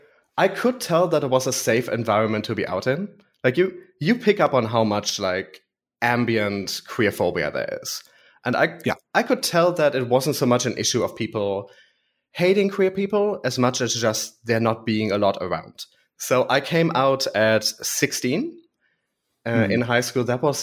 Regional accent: Germany; Yes, I grew up on the German countryside. Mm-hmm. And it's a very boring way to grow up. Like I lived on a mountain. A village of 2,000 people.

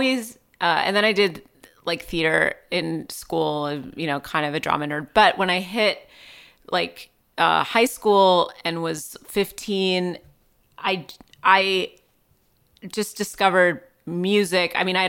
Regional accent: Washington, United States; I grew up outside Seattle in the suburbs, and I never really thought like I'm gonna move to LA and try to make it.

